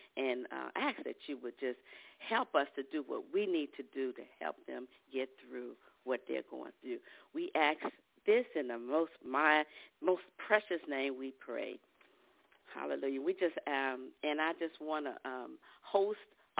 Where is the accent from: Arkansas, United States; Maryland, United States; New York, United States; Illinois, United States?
Maryland, United States; Bowie; I am from Bowie, Maryland